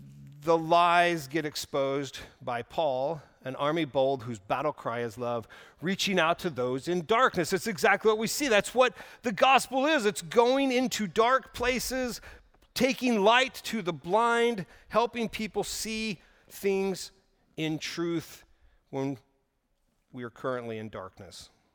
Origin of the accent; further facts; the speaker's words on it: Oklahoma, United States; I grew up in Oklahoma riding horses